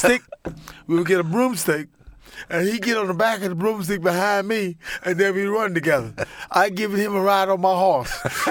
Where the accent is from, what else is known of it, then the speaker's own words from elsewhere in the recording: Southern United States, United States; I grew up in the South, you know, feeling that I could make it.